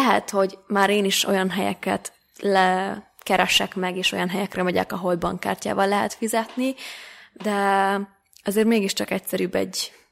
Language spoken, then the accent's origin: Hungarian; Eger, Heves, Hungary; Én ugye Egerből vagyok.